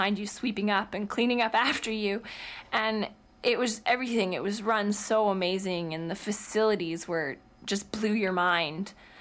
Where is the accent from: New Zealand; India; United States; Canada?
Canada; The fact that as a Canadian team, as a Canadian country, we are forced to be reckoned